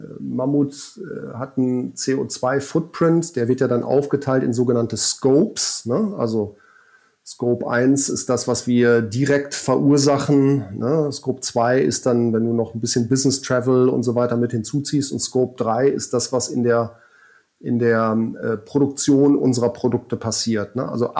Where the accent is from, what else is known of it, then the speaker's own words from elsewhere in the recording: Germany; now in Switzerland; weil ich als Deutscher ja in der Schweiz arbeiten darf und auch größtenteils da lebe